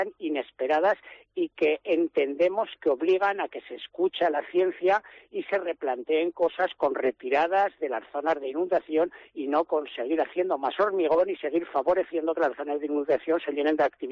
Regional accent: Artieda, Aragon, Spain; los que somos como de Artieda, que hemos visto como las huertas se inundaban

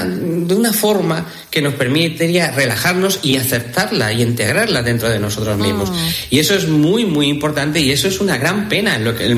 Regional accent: Córdoba, Andalusia, Spain; me preguntaban, ¿de dónde vienes? Y yo decía, por la referencia más importante para ellos, en Málaga, decía, no decía Córdoba, pues decía, de Málaga, de la zona de Andalucía, de Málaga.

